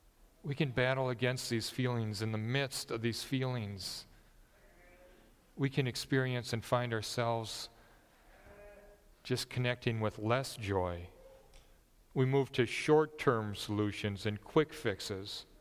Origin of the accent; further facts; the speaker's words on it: Upper Great Plains, United States; Scandinavian and German, growing up in the Upper Great Plains, tending towards the serious side of things.